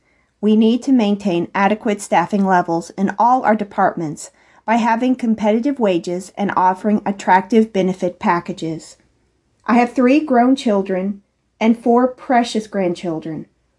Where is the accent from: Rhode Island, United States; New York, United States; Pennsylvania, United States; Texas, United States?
Texas, United States; Midland; I'm running for City Council District 4. I was born and raised in Midland.